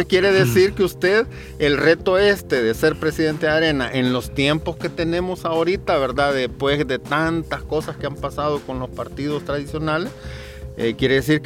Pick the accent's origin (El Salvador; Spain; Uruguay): El Salvador; Y yo soy un salvadoreño más